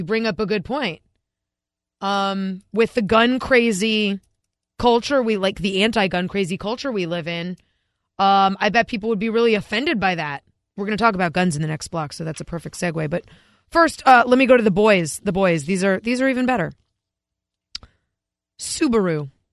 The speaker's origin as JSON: {"language": "English", "region": "New England", "country": "United States", "tie": "born or raised there", "said": "Because we grew up in New England, of course."}